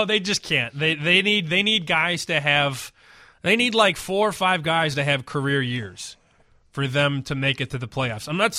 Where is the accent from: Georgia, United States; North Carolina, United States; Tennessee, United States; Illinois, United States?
Illinois, United States; Like, I grew up on the South Side.